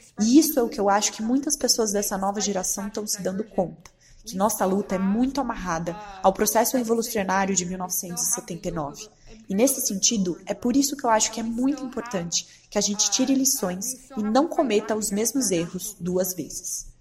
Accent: Iran; Portuguese is a second language; eu estou muito contente em estar, como iraniana

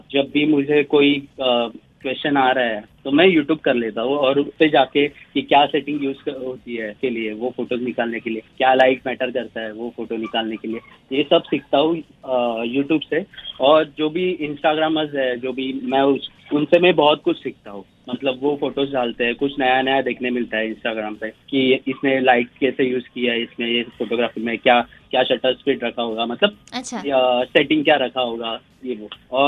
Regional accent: India; born there; हमारा नसीब इतना अच्छा है कि हम लोग ऑलरेडी इंडिया में पैदा हुए।

